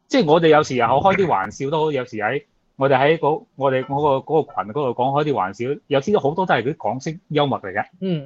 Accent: Xinhui, Guangdong, China; Cantonese is a second language; 因为我乡下。讲咧唔系讲广东话嘅，我哋讲咧系我哋系讲新会话嘅

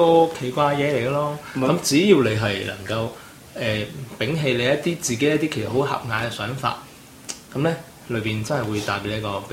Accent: Guangzhou, Guangdong, China; 我都是大陸人啦，當然即係我都是土生土都唔係土生土長，即係我都是廣州人啦。

